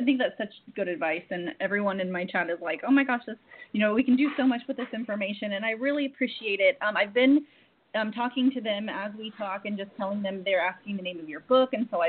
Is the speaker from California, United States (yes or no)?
no; Oklahoma, United States; like Oklahoma, I'm from Oklahoma.